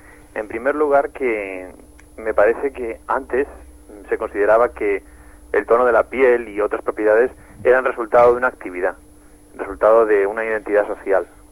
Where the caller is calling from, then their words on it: Madrid, Community of Madrid, Spain; de Madrid.